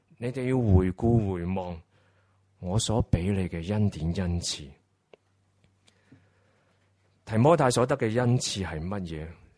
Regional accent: Hong Kong; 她比我们香港人我们比较熟悉阿

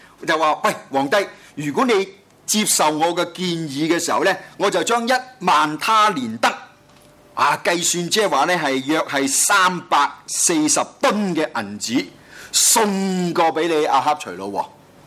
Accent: Hong Kong; 又冇我哋香港人所熟悉成日所講嘅冇依個獨立嘅

